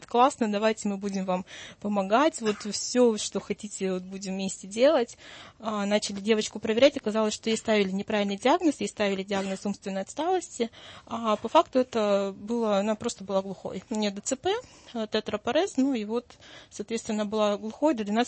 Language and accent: Russian; Zabaykalsky Krai, Russia; born there; also born or lived in Novosibirsk; Я оттуда родом училась, я в Новосибирске, родилась в Забайкалье, приехала в гости в отпуск